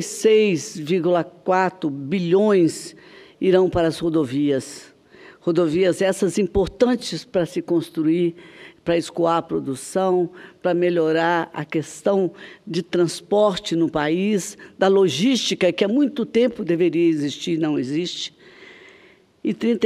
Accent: Minas Gerais, Brazil; also born or lived in Espírito Santo; como mineira que sou também, capixaba e mineira

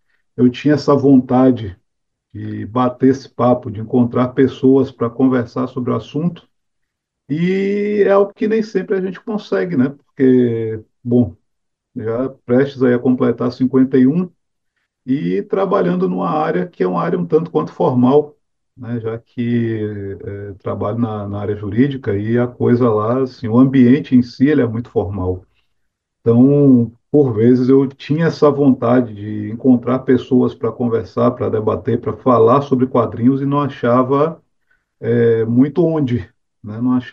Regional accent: Salvador, Bahia, Brazil; now in Rio Grande do Norte, Brazil; sou soteropolitano, embora hoje more no Rio Grande do Norte

